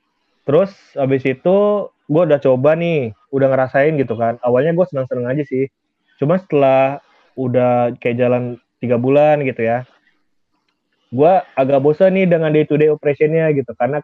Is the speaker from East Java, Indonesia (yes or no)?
no; Jakarta, Indonesia; Iya, aku asli Jakarta.